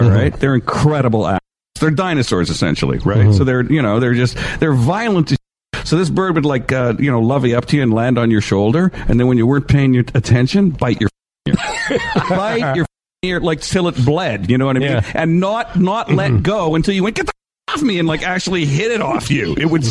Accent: South Africa; born there; I was born in South Africa

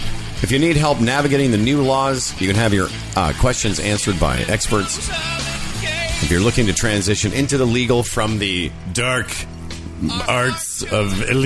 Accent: Moose Jaw, Saskatchewan, Canada; when I grew up in Moose Jaw, the golf course was known as the MJ Golf and Curling Club, not Country Club.

